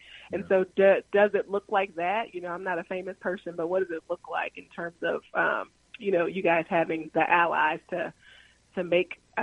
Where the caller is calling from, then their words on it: Mississippi, United States; I'm calling from North Mississippi.